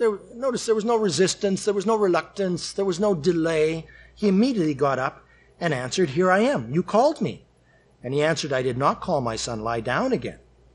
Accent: Western Canada, Canada; It was a good friend that I grew up with back in Western Canada.

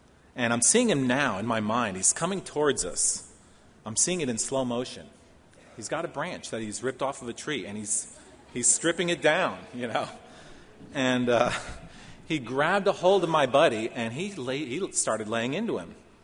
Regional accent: Pennsylvania, United States; You know, I grew up in Pennsylvania, white-tailed deer capital of the world, so everyone's a hunter up there.

